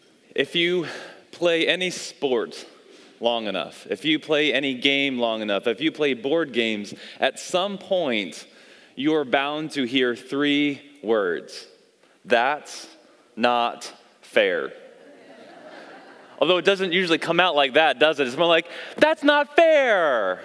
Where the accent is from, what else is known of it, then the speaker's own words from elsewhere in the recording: Queens, New York, United States; also born or lived in Long Island; Growing up in Long Island and Queens, I had a friend two houses up, Pasquale, and we would play basketball all the time.